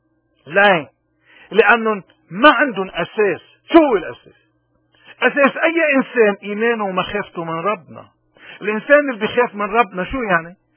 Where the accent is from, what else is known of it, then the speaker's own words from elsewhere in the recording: Lebanon; ونحن كلبنانيين بدنا نقول لحالنا نحن خلونا نصلح حالنا أول شيء